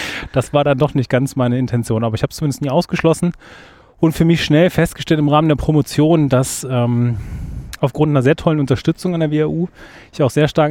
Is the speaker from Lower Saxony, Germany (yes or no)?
no; Kassel, Hesse, Germany; Weder noch, ich komme genau aus der Mitte, aus Kassel eigentlich.